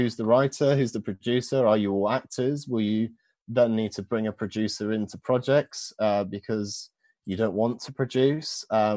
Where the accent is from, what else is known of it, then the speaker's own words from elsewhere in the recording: Luton, East of England, United Kingdom; So I'm from Luton, and in Luton they used to do an outdoor festival every year